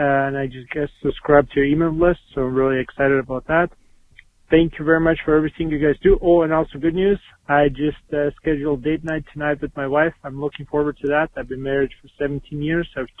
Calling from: Winnipeg, Manitoba, Canada; I'm calling you from Winnipeg, Canada.

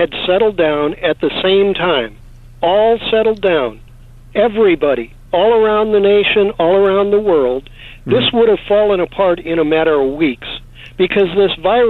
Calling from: San Francisco, California, United States; I'm calling you from San Francisco.

